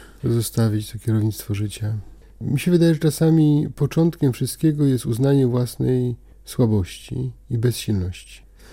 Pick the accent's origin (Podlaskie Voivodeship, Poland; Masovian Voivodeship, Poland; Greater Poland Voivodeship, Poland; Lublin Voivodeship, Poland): Greater Poland Voivodeship, Poland; A ja jestem prostym chłopakiem z Wielkopolski